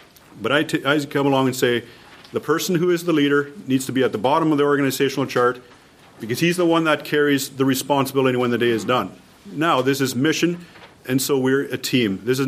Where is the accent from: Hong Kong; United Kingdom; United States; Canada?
Canada; This is in Guatemala. I'm from Canada. There's this great distance between us.